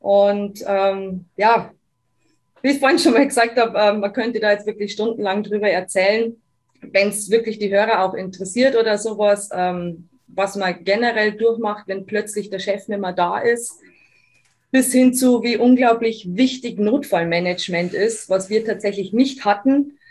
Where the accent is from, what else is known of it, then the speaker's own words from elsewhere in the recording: Bavaria, Germany; ich habe wirklich überlegt, ob ich euch meinen Dialekt antun soll. Aber auch wenn ich versuche, Hochdeutsch zu reden, kann ich meine Herkunft nicht leugnen. Also ja, ich bin aus Bayern. … bin 35 Jahre alt